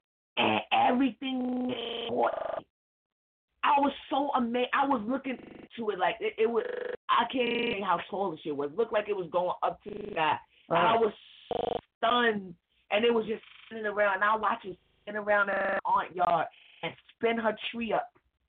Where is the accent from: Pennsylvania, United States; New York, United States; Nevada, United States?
New York, United States; Okay, so I'm down south, grandma's house. I'm from New York.